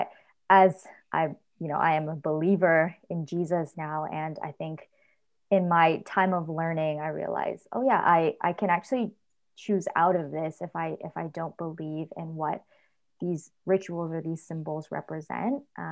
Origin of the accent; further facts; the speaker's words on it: Canada; born there; So I was born in Canada, but I have a lot of influence from my parents and my grandparents growing up.